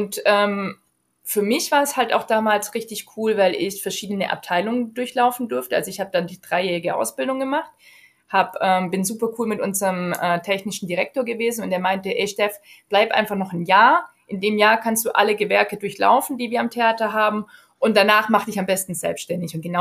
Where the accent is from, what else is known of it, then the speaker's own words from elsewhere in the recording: Riedlingen, Baden-Württemberg, Germany; Bei mir in der Kleinstadt in Riedlingen, wo ich aufgewachsen bin